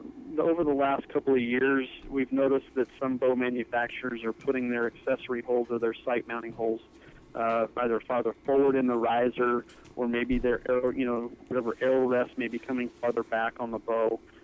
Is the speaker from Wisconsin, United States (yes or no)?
no; Napa Valley, California, United States; now in Montana, United States; I grew up in Napa Valley and came out to Montana on a hunt and just absolutely fell in love with it. Transferred to Montana State, moved out to Montana, and never looked back.